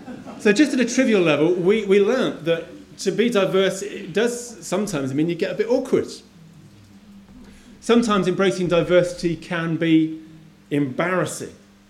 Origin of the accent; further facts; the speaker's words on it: United Kingdom; You know, I think that we as British Baptists, I think we are the outliers of the kingdom of God.